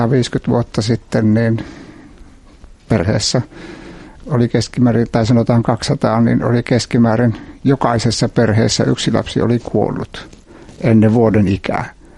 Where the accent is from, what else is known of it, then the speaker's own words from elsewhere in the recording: Vaala, North Ostrobothnia, Finland; also born or lived in Helsinki; Syntynyt Helsingissä, ja kun olin 2-vuotias, me muutettiin sitten Pelsolle, Vaalan kuntaan, Oulujärvellä, Histolle, sinne missä on vankila.